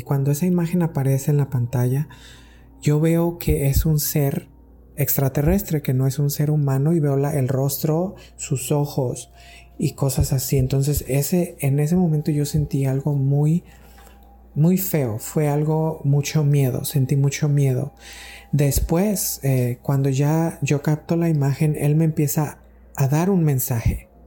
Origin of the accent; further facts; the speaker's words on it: Mexico; yo era un niño y estaba en México, de donde soy, en mi pueblo